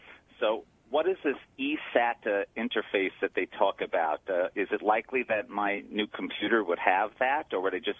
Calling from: Brighton, South East England, United Kingdom; Brighton.

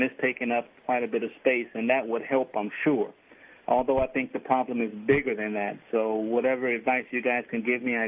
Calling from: Chicago, Illinois, United States; I'm calling from Chicago.

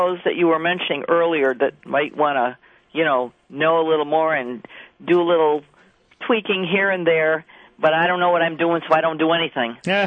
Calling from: Hilton, New York, United States; Hilton, New York.

